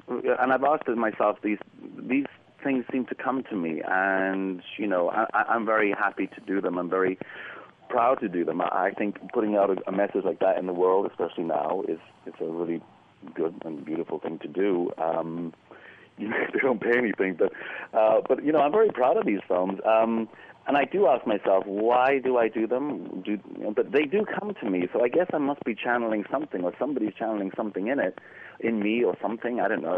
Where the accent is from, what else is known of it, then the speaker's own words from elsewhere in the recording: Trinidad & Tobago; I grew up in an island. I grew up in the West Indies. In Trinidad